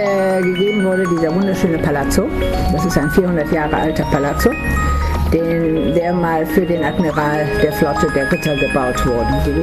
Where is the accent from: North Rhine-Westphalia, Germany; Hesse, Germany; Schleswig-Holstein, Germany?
North Rhine-Westphalia, Germany; Düsseldorf; also born or lived in Norway; Und ich komme aus dem Rheinland, aus Düsseldorf, und da regnet es ja recht häufig.